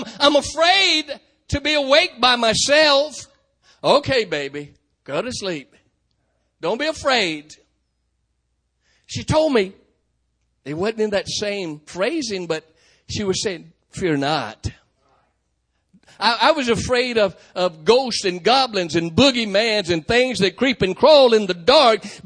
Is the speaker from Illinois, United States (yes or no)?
no; North Carolina, United States; Now, most of our home folks know that Jamil and I, we're Native American. We're from the Halawasaponi Indian tribe.